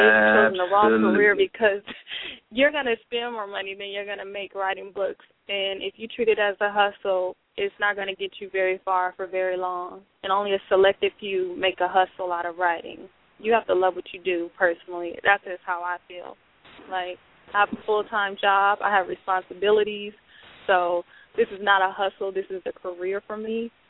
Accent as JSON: {"language": "English", "town": "Oakland", "region": "California", "country": "United States", "said": "because I am from Oakland, California, and I do have to represent, you know, my hometown."}